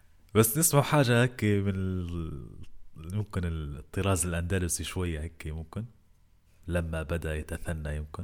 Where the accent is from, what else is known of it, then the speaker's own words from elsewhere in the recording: Al-Amiriya, Jafara, Libya; born there; مسقط رأسي منطقة العامرية بمحافظة ورشفانة، هي بلدية طبعا العامرية.